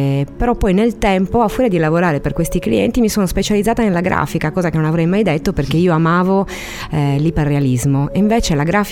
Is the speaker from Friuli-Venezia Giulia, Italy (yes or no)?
no; Cagliari, Sardinia, Italy; io sono nata a Cagliari e ho fatto liceo artistico qua a Cagliari in via San Giuseppe